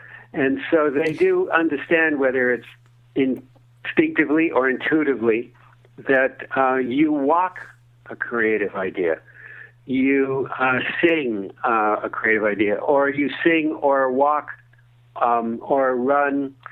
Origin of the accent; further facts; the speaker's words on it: Canada; I'm Canadian.